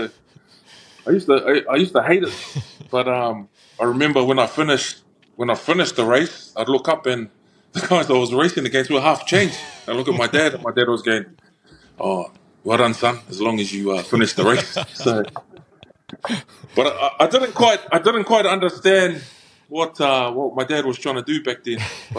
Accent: South Auckland, Auckland, New Zealand; Born and bred in South Auckland. My parents were born in Samoa.

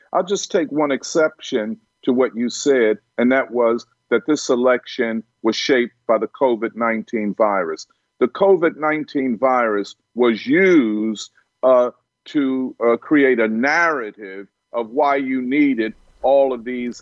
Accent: Philadelphia, Pennsylvania, United States; Don, I always say I'm from Philadelphia. I know something about Pennsylvania.

